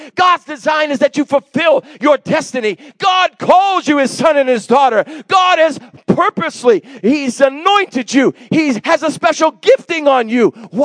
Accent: New England, United States; We grew up in New England, and this mountain called Mount Monadnock.

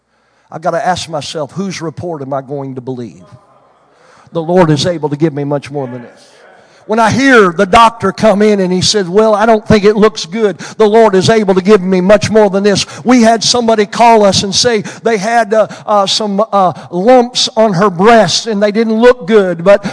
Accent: Oklahoma, United States; Listen, I grew up in Western Oklahoma. Where I grew up, everything was wheat farms, gas, and oil.

